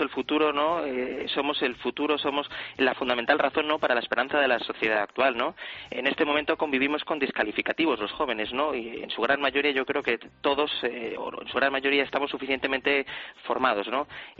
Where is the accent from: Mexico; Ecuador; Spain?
Spain